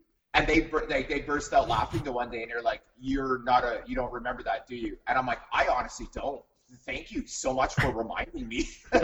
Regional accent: Western Canada, Canada; also born or lived in Saskatchewan, Canada / Alberta, Canada; I grew up in Western Canada. And it's Saskatchewan and Northern Alberta is where I grew up.

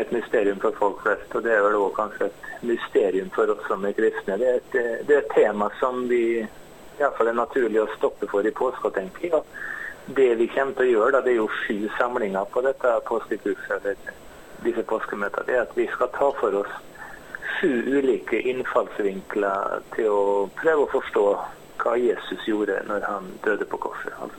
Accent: Møre og Romsdal, Norway; now in Vestnes, Norway; Jeg fødde og vokste opp på Nordmøre, men jeg bodde nesten hele mitt voksne liv i Romstad. Jeg bor på Vestnes.

